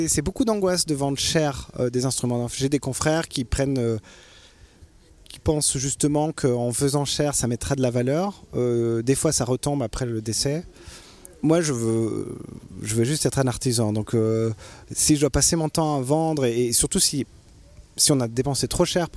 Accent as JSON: {"language": "French", "region": "Valais", "country": "Switzerland", "lives_now": "France", "said": "quand on est Valaisan, on est Valaisan. Après, j'ai été chez les Frouzes. Je sais qu'ici, bon, bah, maintenant, je suis plus Valaisan, je n'ai pas tout à fait français."}